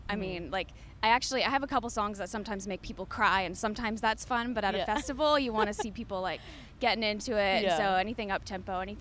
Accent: Alberta, Canada; I grew up in Alberta, and so I lived a lot of country music cliches

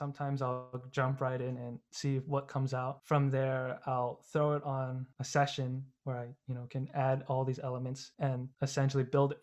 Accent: Toronto, Ontario, Canada; And I'm from Toronto and I go to university at the University of Waterloo

